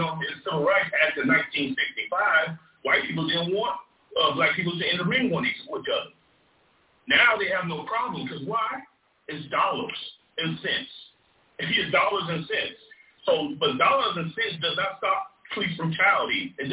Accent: Alabama, United States; I'm from Alabama, and my dad and my grandparents participated in the civil rights era

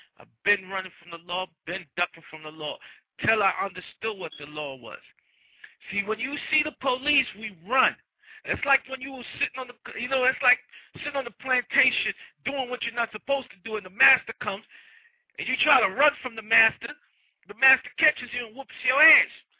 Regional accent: Jamaica; See, me, growing up in Jamaica, I never thought about walking the path of a Rasta.

